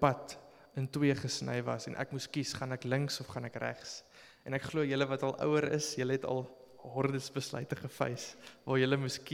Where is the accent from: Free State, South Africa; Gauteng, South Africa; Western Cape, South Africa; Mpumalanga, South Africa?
Free State, South Africa; Bloemfontein; So my ouers bly in Bloemfontein, ek kom van Bloemfontein af.